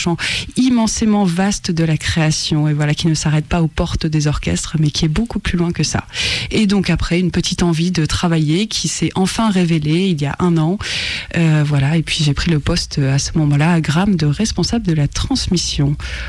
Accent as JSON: {"language": "French", "town": "Lille", "region": "Hauts-de-France", "country": "France", "tie": "born or raised there", "said": "pour ma part … je suis originaire du Nord, des Hautes-Terres du Nord"}